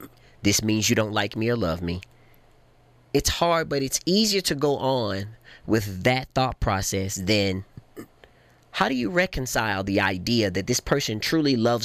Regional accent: Memphis, Tennessee, United States; Those that know me, I'm originally from Memphis. Black Haven, stand up.

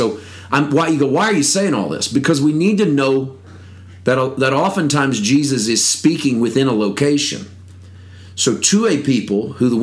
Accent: Missouri, United States; also born or lived in California; I grew up in Missouri, and so clouds come in from the west, so it was odd living in California to have them roll in from the other side.

